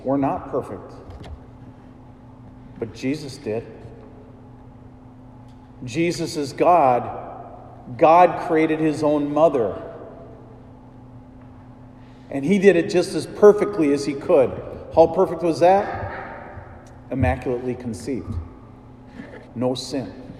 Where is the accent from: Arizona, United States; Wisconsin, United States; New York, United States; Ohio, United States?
Wisconsin, United States; And we're from Wisconsin.